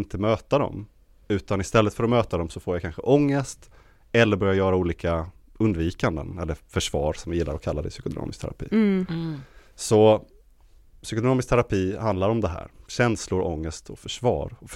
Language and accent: Swedish; Helsingborg, Skåne, Sweden; also born or lived in Stockholm; now in Malmö, Sweden; jag kommer ursprungligen från Helsingborg men bor då nu i Malmö och jag har bott i Stockholm tidigare i många år.